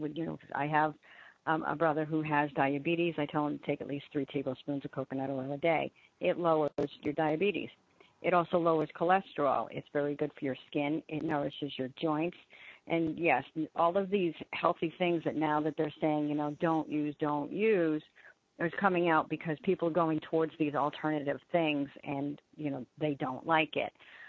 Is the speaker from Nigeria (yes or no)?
no; Ireland; I'm Irish myself.